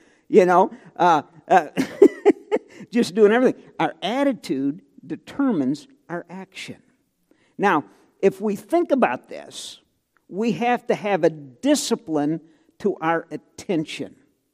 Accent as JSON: {"language": "English", "town": "St. Louis", "region": "Missouri", "country": "United States", "tie": "born or raised there", "said": "I grew up in St. Louis, in the suburbs, and I worked my first job where they took tax out of my check."}